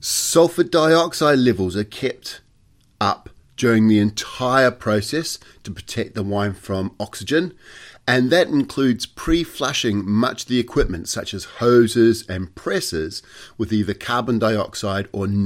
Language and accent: English; New Zealand; As a Kiwi, I spent a lot of time thinking about wines